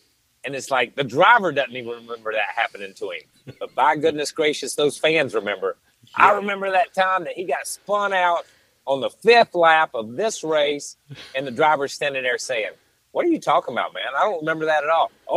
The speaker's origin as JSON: {"language": "English", "region": "North Carolina", "country": "United States", "tie": "born or raised there", "said": "I grew up on North Carolina barbecue, which is pulled pork, vinegar base, red coleslaw is what we have in our part of the state."}